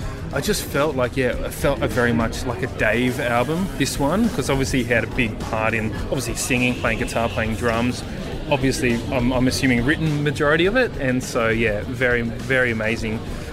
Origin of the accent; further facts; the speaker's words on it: Panania, New South Wales, Australia; I'm from Panania in Sydney.